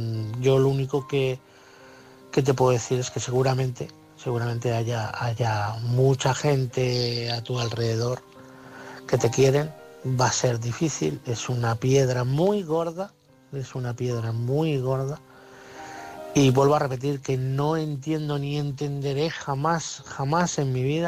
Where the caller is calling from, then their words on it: Madrid, Community of Madrid, Spain; de Madrid